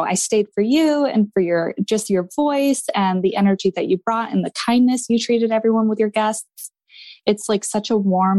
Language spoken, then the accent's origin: English; Maine, United States; I am from Maine.